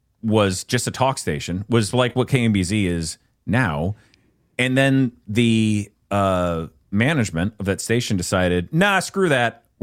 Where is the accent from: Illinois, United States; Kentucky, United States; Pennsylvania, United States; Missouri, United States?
Missouri, United States; St. Louis; also born or lived in Florida / Boston; now in Kansas City, United States; I was born and raised in St. Louis, lived there for 29 years, left to do radio in Florida, and then in Kansas City, left Kansas City for Boston